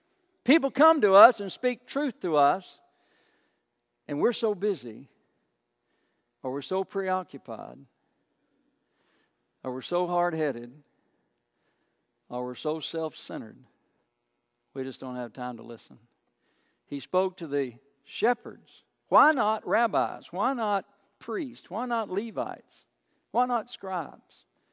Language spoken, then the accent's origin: English; Kentucky, United States; I mean, I'm a Kentuckian. In Kentucky, you're from the county, right? I'm from Warren County.